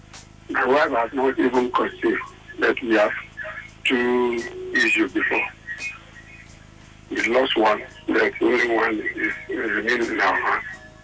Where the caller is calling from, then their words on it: Apo, Federal Capital Territory, Nigeria; I'm speaking from Apo.